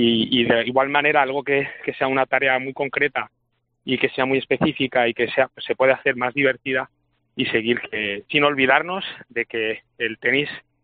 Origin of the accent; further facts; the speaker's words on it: Leganés, Community of Madrid, Spain; yo vengo, como bien sabéis, de un pueblo humilde, vengo de Leganés